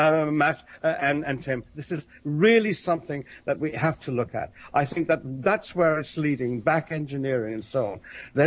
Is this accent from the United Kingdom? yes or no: yes; United Kingdom; and let me tell you, as a Brit, I acknowledge that.